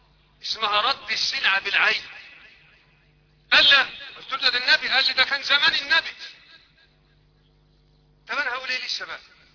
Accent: Egypt; اللهم اجعل بلدنا مصر بلد امن وامان ورخاء واستقرار

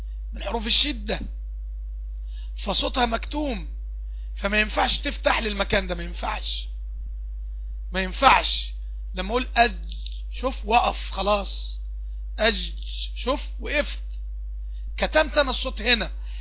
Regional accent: Egypt; التعطيش احنا عندنا في مصر، احنا عندنا في مصر ما بننطقش الجيم معطشة اصلا خالص

